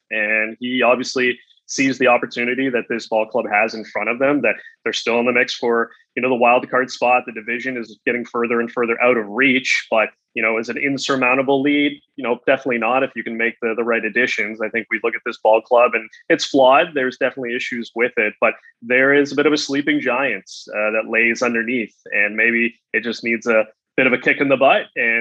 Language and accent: English; Bradford, Ontario, Canada; So shout out to my hometown of Bradford.